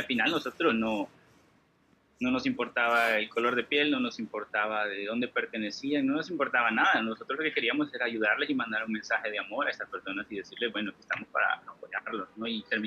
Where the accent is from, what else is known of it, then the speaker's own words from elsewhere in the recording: El Salvador; Fíjate que cuando yo salí de Siria una vez, salí, ¿no? A descansar, a regresar a El Salvador por 3 semanas y volví a ir a Siria.